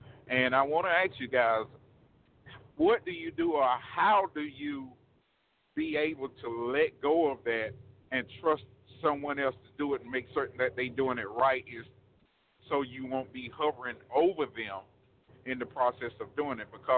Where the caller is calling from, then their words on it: Montgomery, Alabama, United States; Steve and actually, I'm from Montgomery, Alabama.